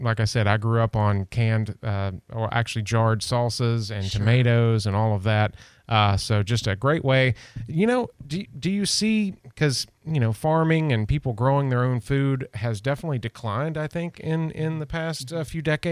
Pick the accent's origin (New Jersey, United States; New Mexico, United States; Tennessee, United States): Tennessee, United States; So, everybody in my family, especially on my dad's side growing up in Tennessee, we had cans and jars of stuff all year round